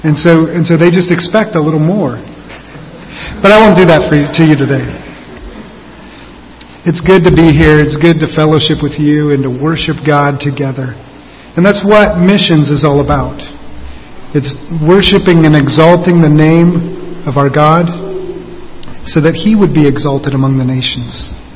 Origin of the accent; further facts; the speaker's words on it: Arizona, United States; When I was a young boy, my family went to the Grand Canyon. I grew up in Arizona.